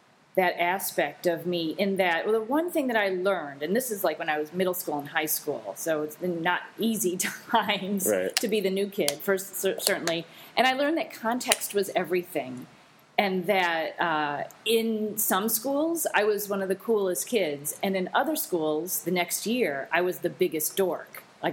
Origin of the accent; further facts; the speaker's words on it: Detroit, Michigan, United States; I grew up in, near Detroit, Michigan. That's where I grew up and then lived there for a while. And then I moved around.